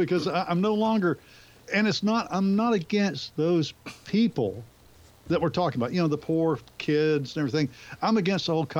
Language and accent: English; Alabama, United States; I'm from Alabama.